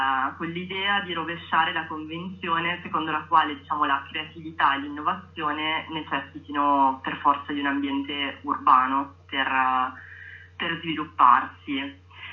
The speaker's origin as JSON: {"language": "Italian", "town": "Milan", "region": "Lombardy", "country": "Italy", "said": "siamo appunto partiti da Milano, noi siamo di Milano, con tutta l'attrezzatura video"}